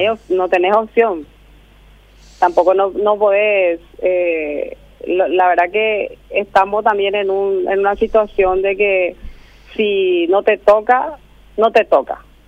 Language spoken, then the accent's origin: Spanish; Encarnación, Itapúa, Paraguay; Yo soy de Encarnación.